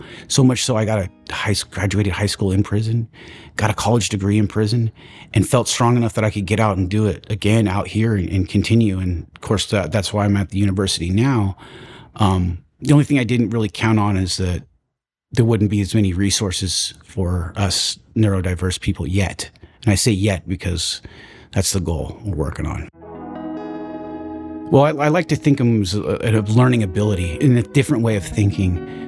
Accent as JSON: {"language": "English", "town": "Vallejo", "region": "California", "country": "United States", "tie": "born or raised there"}